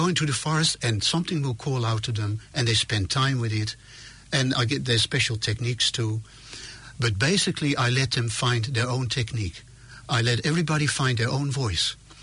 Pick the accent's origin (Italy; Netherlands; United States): Netherlands; English is a second language; now in New Zealand; I wasn't grown up in New Zealand. I came from Holland.